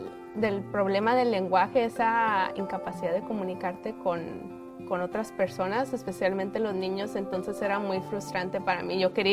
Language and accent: Spanish; Torreón, Coahuila, Mexico; born there; Nací en Torreón, Coahuila.